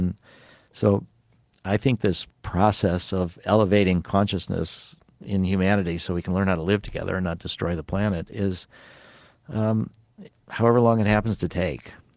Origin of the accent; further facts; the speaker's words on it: Illinois, United States; I grew up outside of Chicago, and there's this Baha'i temple.